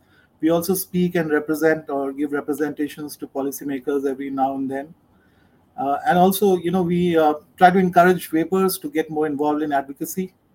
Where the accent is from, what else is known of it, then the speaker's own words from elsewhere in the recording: India; I'm from India. I'm based in Mumbai, which is a large city.